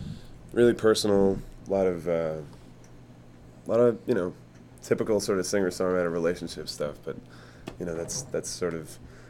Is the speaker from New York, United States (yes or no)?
yes; Bronx, New York, United States; No, I grew up in Riverdale, which is which has its you know, middle class areas, and it has its upper class areas.